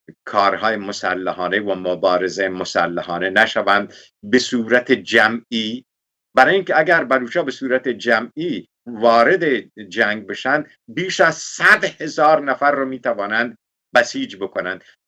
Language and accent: Persian; Iran; پس سهم ما به عنوان یک ایرانی از ایران چه هست